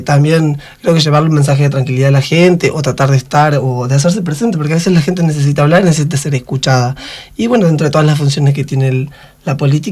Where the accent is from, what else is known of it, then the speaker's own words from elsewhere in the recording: Argentina; nosotros somos argentinas y los argentinos somos solidarios.